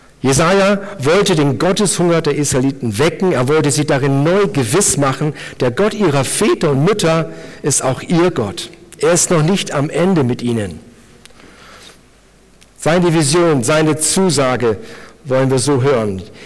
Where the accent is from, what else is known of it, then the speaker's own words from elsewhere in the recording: Cuxhaven, Lower Saxony, Germany; also born or lived in Hannover; now in Burghausen, Germany; man hört, ich komme nicht aus Bayern, meine Heimat liegt in Cuxhaven. Dann waren 16 Jahre Hannover angesagt und meine Frau ist Salzburgerin und 2002 kam ich nach Burghausen.